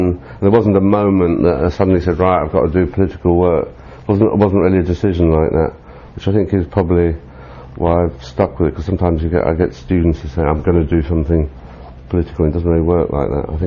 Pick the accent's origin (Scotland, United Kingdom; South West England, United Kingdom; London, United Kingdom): London, United Kingdom; Yeah, I was born in London